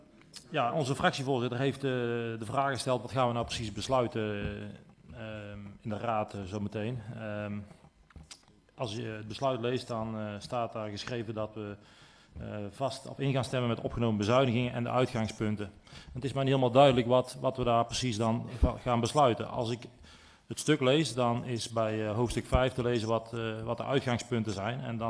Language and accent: Dutch; Riel, North Brabant, Netherlands; Voorzitter, ik kom uit Riel.